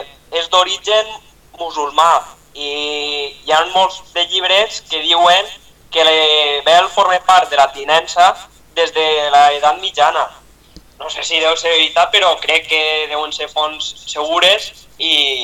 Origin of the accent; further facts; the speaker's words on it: Vinaròs, Valencian Community, Spain; born there; now in Rossell, Spain; No, vaig néixer a Vinaròs i ara actualment estic vivint a Rossell. Bueno, ara este any és el primer any que he estat estudiant a Castelló.